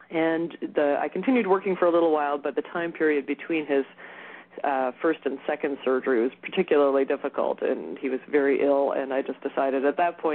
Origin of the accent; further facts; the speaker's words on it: Canada; moved away as an adult; now in Chicago, United States; I hail from Canada originally